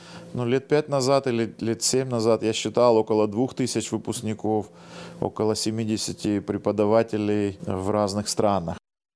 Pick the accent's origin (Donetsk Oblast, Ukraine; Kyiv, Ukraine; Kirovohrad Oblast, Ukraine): Kyiv, Ukraine; я был из Киева.